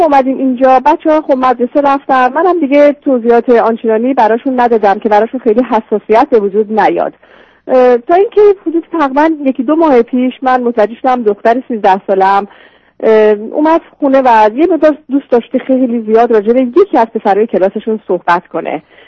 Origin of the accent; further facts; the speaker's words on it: Iran; moved away as an adult; now in United States; ما 2 سال هست که از ایران به آمریکا اومدیم.